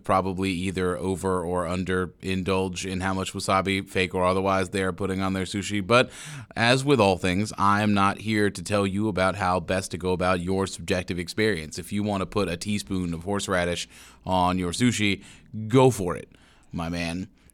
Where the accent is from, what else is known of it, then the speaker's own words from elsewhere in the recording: Pittsburgh, Pennsylvania, United States; I'm from Pittsburgh, just in case.